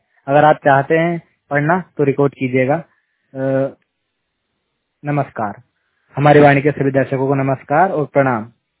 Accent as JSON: {"language": "Hindi", "town": "Shujalpur", "region": "Madhya Pradesh", "country": "India", "said": "और मैं मध्य प्रदेश के सुजालपुर क्षेत्र का रहने वाला हूँ और मैं 100% ब्लाइंड हूँ।"}